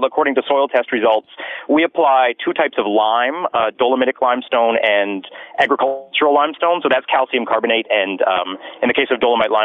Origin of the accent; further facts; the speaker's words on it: Vancouver, British Columbia, Canada; I'm from Vancouver.